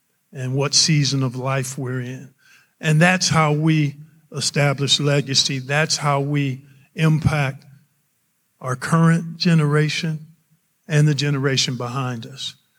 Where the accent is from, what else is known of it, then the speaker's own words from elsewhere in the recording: Cleveland, Ohio, United States; Basketball once sat on the throne of my life as I grew up in Cleveland and dreamed of being able to play for pay someday